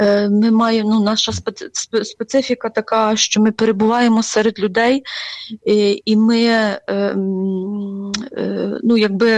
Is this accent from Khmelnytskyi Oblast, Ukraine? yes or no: yes; Khmelnytskyi Oblast, Ukraine; в нас я з Хмельницької області, Донецький район, я походжу з Поділля, і в нас там завжди ставилися, в нас там багато православних, родини мішані, багато, ну, католицькі парафії також потужні в нас є.